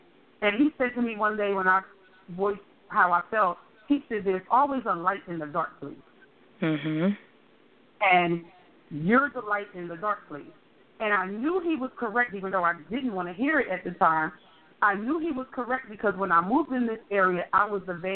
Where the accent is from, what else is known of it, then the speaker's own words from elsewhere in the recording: Philadelphia, Pennsylvania, United States; now in Georgia, United States; because I'm from Philadelphia, born and raised, but I live in Georgia now.